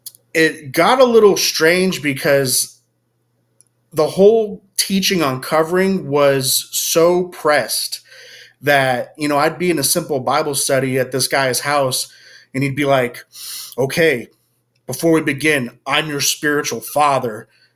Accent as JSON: {"language": "English", "town": "San Antonio", "region": "Texas", "country": "United States", "said": "I'm from San Antonio, Texas."}